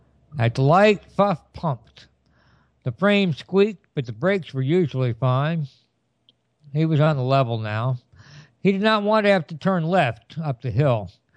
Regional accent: Duluth, Minnesota, United States; the news from Duluth, Minnesota, my hometown.

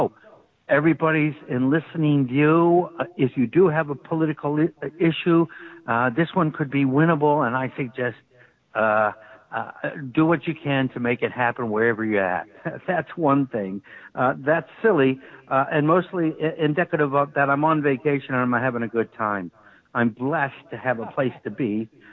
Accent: Iowa, United States; now in Los Angeles, United States; And I come from Iowa, you know, so, you know, when we do our Catholic worker thing in Iowa, we eventually run up against industrial agriculture and militarism.

